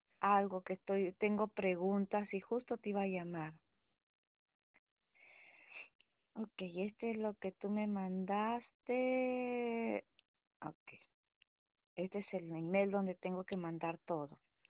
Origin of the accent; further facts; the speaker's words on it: Peru; yo soy del Perú, yo nací allá.